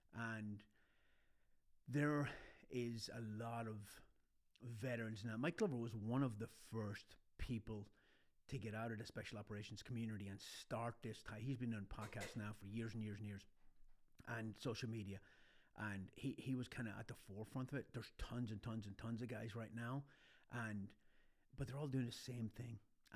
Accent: Ireland; accent: Irish-American; moved away as an adult; I grew up in Ireland. That's why I have this weird Irish-American accent that you can't place.

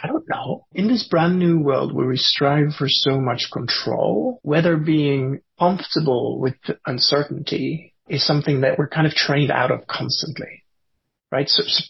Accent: Norway; moved away; I grew up in Norway where it's like full on winter, full on summer and everything.

